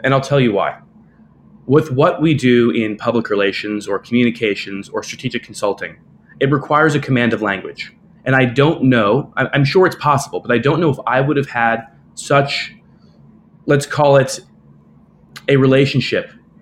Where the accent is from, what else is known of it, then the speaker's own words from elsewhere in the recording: New York, United States; I was born here in New York, so I'm presently in Manhattan, in Lower Manhattan, but I was born a little bit uptown and lived most of my life here in New York and thereabouts. So I'm a real New Yorker